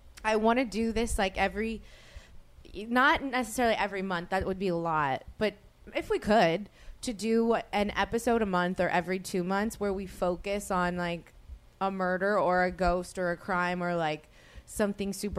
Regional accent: New Orleans, Louisiana, United States; also born or lived in Los Angeles; Most people don't know that I was baptized in Los Angeles because I'm from New Orleans.

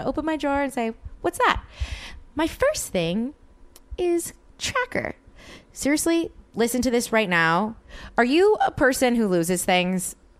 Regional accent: New Orleans, Louisiana, United States; now in Los Angeles, United States; It's trippy to see my Los Angeles best friends in my hometown in New Orleans.

